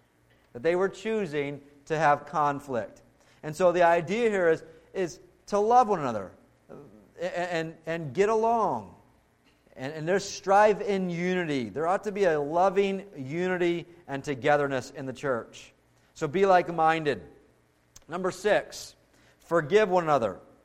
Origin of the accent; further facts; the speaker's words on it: United States; I'm American, you know, boundaries, space